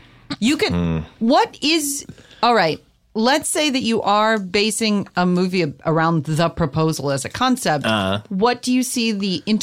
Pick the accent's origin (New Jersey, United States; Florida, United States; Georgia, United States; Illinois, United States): Illinois, United States; Chicago; Me personally? Yeah. Chicago.